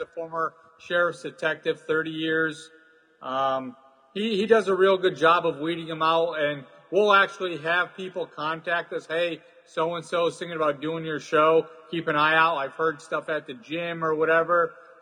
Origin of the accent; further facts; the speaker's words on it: Northeast, United States; I'm originally from the Northeast, so I mean, there's a lot of shows up here, and natural is really prevalent up here in the Northeast.